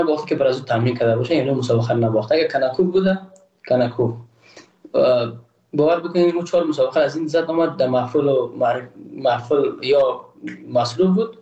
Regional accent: Afghanistan; ما یک افغان هستم و اما یک ملت هستیم

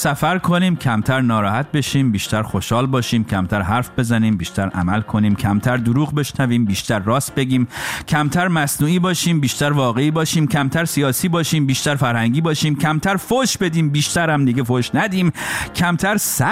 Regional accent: Iran; moved away; برای ما که خارج از ایرانیم

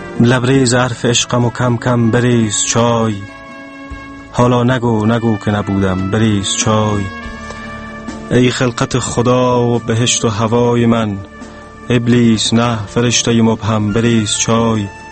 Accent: Parwan, Afghanistan; also born or lived in Kabul; در یک خانواده فرهنگی به دنیا آمدیم، از ولایت پروان می باشم و فعلا در کابل زندگی می کنیم. فارغ دارالعلوم عربی کابل هستم.

